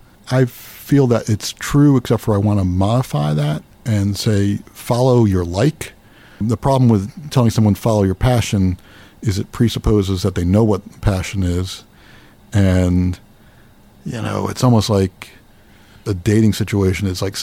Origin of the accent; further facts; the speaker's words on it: New Brunswick, New Jersey, United States; I grew up near here, near New Brunswick.